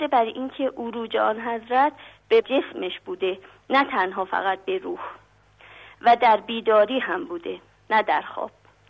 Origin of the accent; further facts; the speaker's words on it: Tehran, Tehran Province, Iran; من از تهران هستم، خالکن هستم.